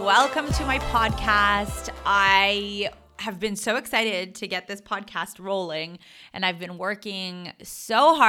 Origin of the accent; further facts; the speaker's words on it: Canada; moved away as an adult; now in Israel; I'm Canadian born, Canadian raised, and I moved to Israel when I was 21